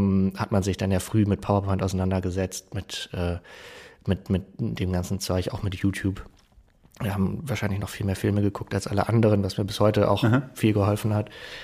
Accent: Achim, Lower Saxony, Germany; now in Bremen, Germany; ich bin hier in Bremen, ich komme nicht gebürtig aus Bremen, sondern aus dem Umland. Er hatte also das Privileg des Niedersachsen-Abiturs und bin da in Achim auf eine sehr neue Schule gegangen, das Gymnasium am Markt.

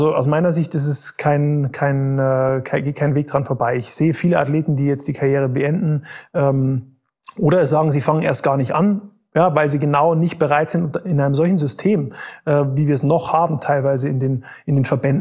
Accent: Bavaria, Germany; ich bin eigentlich in Bayern aufgewachsen, habe da meinen Leistungssport angefangen

